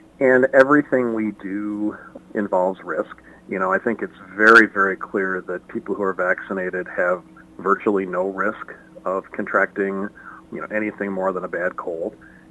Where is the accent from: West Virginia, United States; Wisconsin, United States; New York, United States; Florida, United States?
Wisconsin, United States; La Crosse; I grew up in La Crosse, and I just think it's so neat to kind of see the areas that you might be familiar with from a totally different perspective.